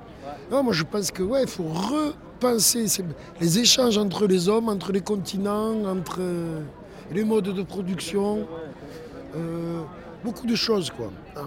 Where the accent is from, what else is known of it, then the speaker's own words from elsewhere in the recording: Toulouse, Occitanie, France; born there; Je suis né à Saint-Cyprien à Toulouse, j'ai 53 ans.